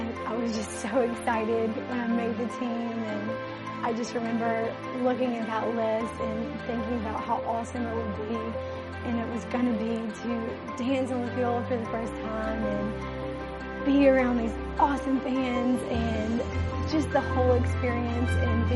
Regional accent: Weston, Mississippi, United States; I'm from Weston, Mississippi, and I am a business development representative for Champion Medical Center

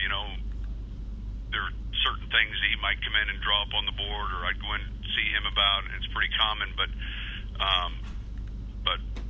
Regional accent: Illinois, United States; Well, listen, we're both from, the other thing is we're both from Illinois

